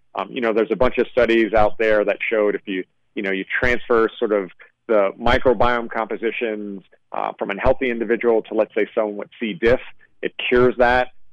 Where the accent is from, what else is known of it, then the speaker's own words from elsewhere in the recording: New York, United States; So, you know, I grew up in New York.